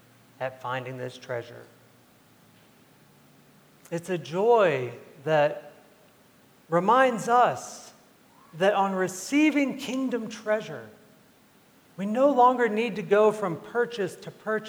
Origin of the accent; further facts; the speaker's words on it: Texas, United States; born there; I was born in Texas, so I probably get it from there.